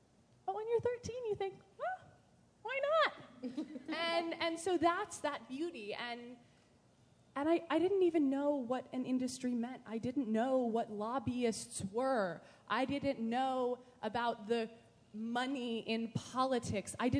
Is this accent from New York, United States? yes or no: no; California, United States; And I'm from California, and the first time I went to Sacramento was a very bizarre experience.